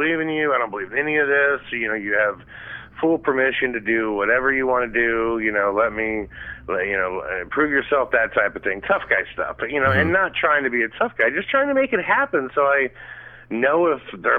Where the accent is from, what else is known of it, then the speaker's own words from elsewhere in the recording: Florida, United States; born there; And I was born in Eglin Air Force Base in the Gulf Breeze, which is known for UFO sightings.